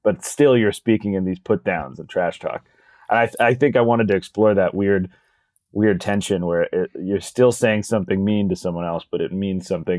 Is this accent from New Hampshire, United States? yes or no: yes; Nashua, New Hampshire, United States; But there was a guy in my hometown in Nashua, New Hampshire, named Franny.